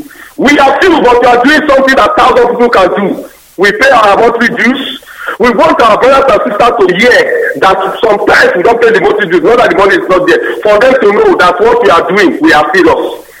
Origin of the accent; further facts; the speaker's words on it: Uyo, Akwa Ibom, Nigeria; now in Rabat, Morocco; I'm from Akwa Ibom. Uyo local government. Ikot.